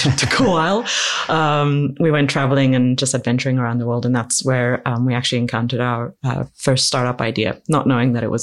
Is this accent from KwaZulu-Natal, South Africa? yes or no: yes; KwaZulu-Natal, South Africa; I grew up in South Africa in a small little town in the sugarcane country, just north of Durban. So about 2 hours north of Durban. It's a small little place.